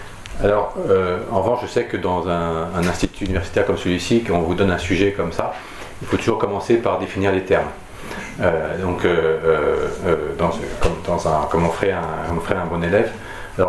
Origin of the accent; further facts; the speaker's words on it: Paris, Île-de-France, France; en tant que Parisien